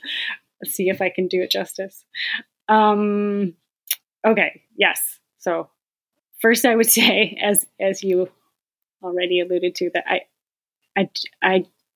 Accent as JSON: {"language": "English", "region": "New York", "country": "United States", "tie": "born or raised there", "said": "halfway between here and my hometown on Cuba Lake, near halfway up Cuba Lake."}